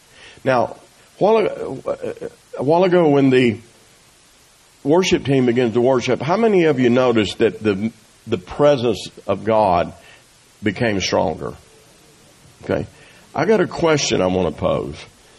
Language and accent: English; Brinkley, Arkansas, United States; And I was from Brinkley.